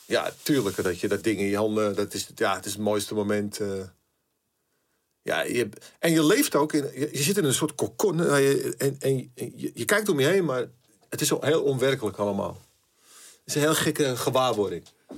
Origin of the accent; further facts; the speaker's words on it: Amsterdam, North Holland, Netherlands; ik kwam er natuurlijk uit Amsterdam.